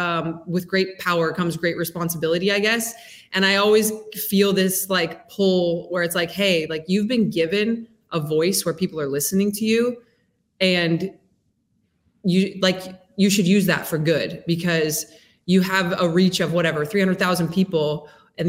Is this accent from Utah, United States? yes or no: yes; Salt Lake City, Utah, United States; So I grew up in Salt Lake City, Utah. My family was very active in the Mormon church.